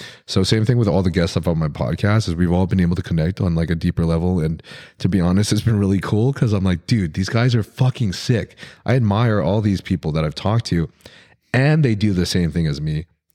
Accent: Texas, United States; also born or lived in Arkansas / Indiana; So I grew up in Texas and then Arkansas. And then I went to school at Purdue. I went to school in Purdue, which is in Indiana.

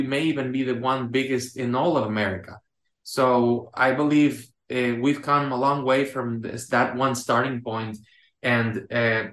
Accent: Tijuana, Baja California, Mexico; I come from a tough town of Tijuana. I grew up in Tijuana

